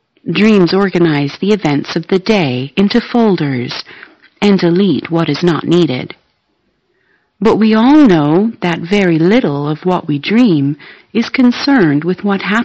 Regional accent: Australia; moved away as an adult; I'm Australian, actually, and I came here about a month ago

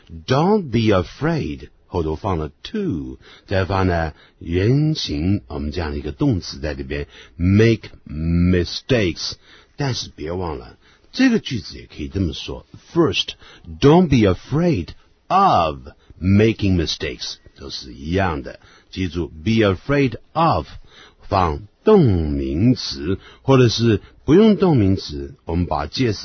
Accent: China; 因为我们在学英文的时候，我们中国人最大的毛病就是害怕呢犯错啦

